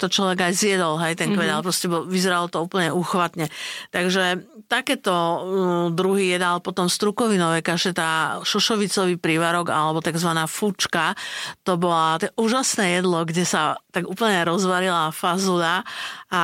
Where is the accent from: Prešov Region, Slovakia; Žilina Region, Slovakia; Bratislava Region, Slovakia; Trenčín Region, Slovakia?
Bratislava Region, Slovakia; Bratislava; ja pochádzam z mesta, z Bratislavy, čiže my sme mali také dosť ako zvyky zaujímavé tým, že zase, ja som sa síce narodila v Bratislave, ale moji rodičia, ako to býva, obidvaja študovali na vysokej škole, prišli, mama je zo Spiša, otec je zo Záhoria